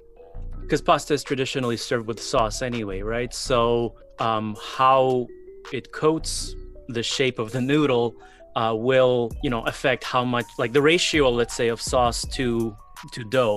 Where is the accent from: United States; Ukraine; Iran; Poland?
Ukraine; So I grew up, my childhood, I grew up in Ukraine, and in my kindergarten